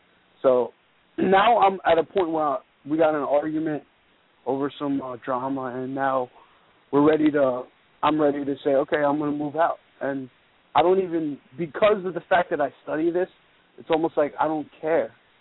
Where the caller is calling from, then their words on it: Baltimore, Maryland, United States; Yes, hi. How are you? I'm from Baltimore.